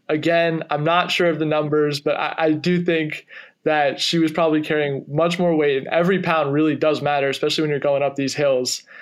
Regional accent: Northeast, United States; growing up in the Northeast with family and finance and business and going to an Ivy League school

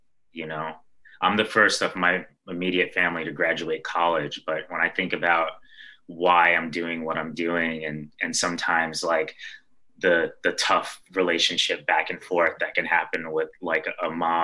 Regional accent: Brooklyn, New York, United States; I mean, we grew up in Bed-Stuy, Brooklyn in the 80s, you know, just to give one more like bright spotlight on my parents.

